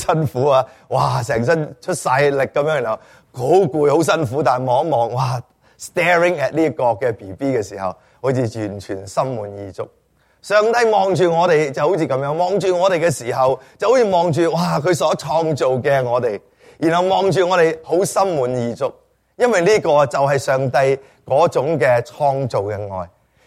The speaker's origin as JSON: {"language": "Cantonese", "country": "China", "said": "正系因为我哋中国人。好容易誤會咗，中國人以用錢掛帥，我哋慣咗睇錢好緊張"}